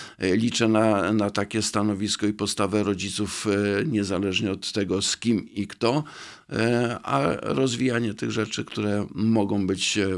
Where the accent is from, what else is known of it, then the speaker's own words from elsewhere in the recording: Świdnica, Lower Silesian Voivodeship, Poland; Z sympatią i troską patrzę na moje rodzinne miasto, także na pewno tutaj będę chciał być aktywny, jeśli chodzi o przyszłość Świdnicy.